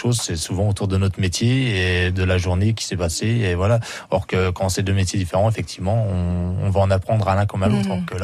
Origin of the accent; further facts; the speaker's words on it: Épinal, Grand Est, France; born there; j'ai 35 ans, je travaille au restaurant Les Tisons et je suis né à Épinal, dans les Vosges.